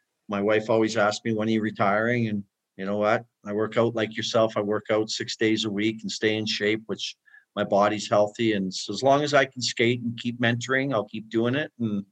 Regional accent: Edmonton, Alberta, Canada; Well, being my idol, you know, growing up in Edmonton and him winning four cups there

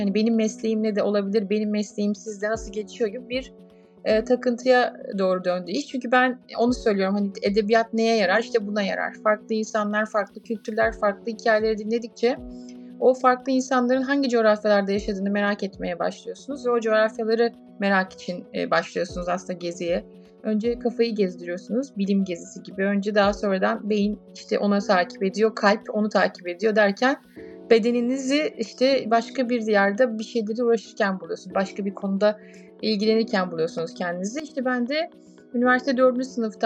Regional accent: İzmir, Turkey; İzmirliyim. İzmir doğma büyüme ve İzmir'de Ege Üniversitesi Fakültesi mezunuyum. O dönem işte yaklaşık ilk 20 yılımı, o 21 yılımı İzmir'de geçirdim.

